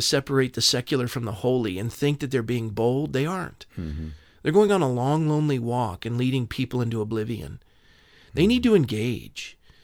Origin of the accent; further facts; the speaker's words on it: Coronado, California, United States; I was born and raised in Coronado.